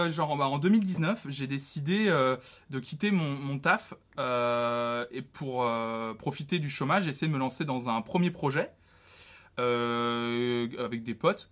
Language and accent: French; Nantes, Pays de la Loire, France; Je suis nantais à